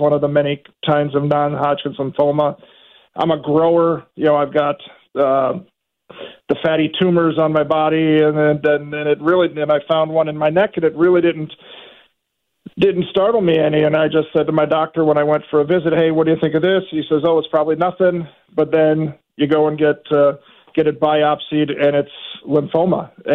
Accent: Hammond, Indiana, United States; now in Quad Cities, United States; I'm originally from Hammond, Indiana, but now I live in the Quad Cities.

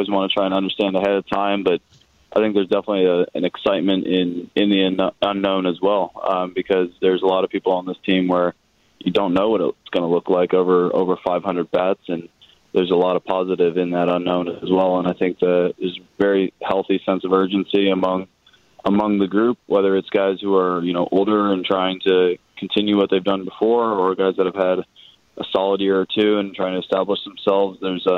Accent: California, United States; now in Chicago, United States; I mean, I grew up in California, so definitely spent a lot of time outside in nature

